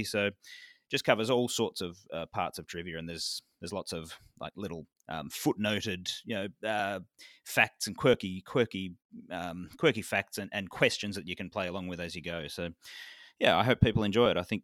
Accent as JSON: {"language": "English", "town": "Melbourne", "region": "Victoria", "country": "Australia", "said": "I'm from Melbourne in Australia."}